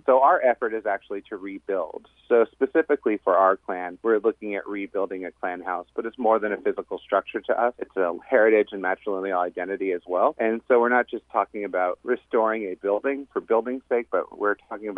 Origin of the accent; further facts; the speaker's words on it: Alaska, United States; Although we're indigenous from Alaska, those things might not look the same.